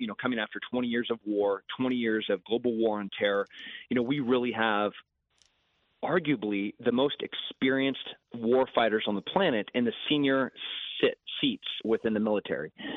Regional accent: Texas, United States; as a libertarian, as a Texan, I can't believe anything that anyone says about what's happening in Ukraine from this administration

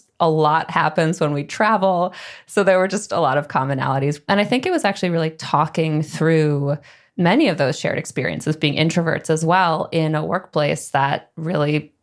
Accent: Midwest, United States; now in New York, United States; And I grew up in the Midwest, and I had this idea that New Yorkers are, you know, gruff and abrasive

